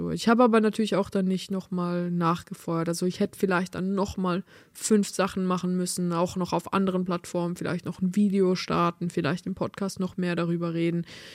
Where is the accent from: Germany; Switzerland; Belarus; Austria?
Switzerland; accent: Swiss German; ich rede schon Schweizerdeutsch